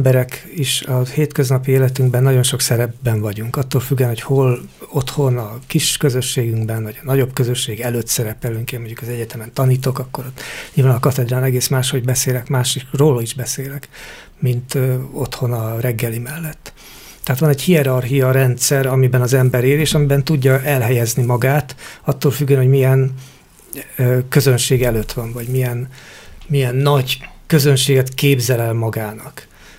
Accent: Székesfehérvár, Fejér, Hungary; Én Fejér megyei vagyok-e? Nem tudom, de mondjuk a fehérvári vagyok

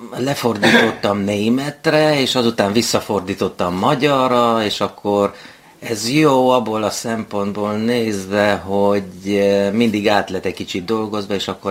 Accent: Carei, Satu Mare County, Romania; Igen, én Nagy Károlyban születtem. Igen, de nem a kastélyban, hanem a kórházban.

